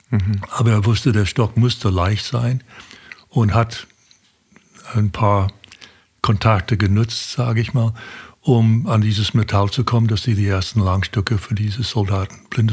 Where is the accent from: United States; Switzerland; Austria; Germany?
United States; born or raised there; German is a second language